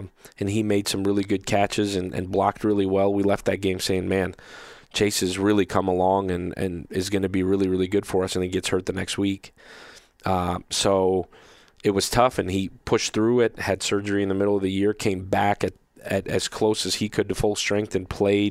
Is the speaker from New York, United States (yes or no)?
yes; New York, United States; I grew up in New York, so I grew up a Giants fan.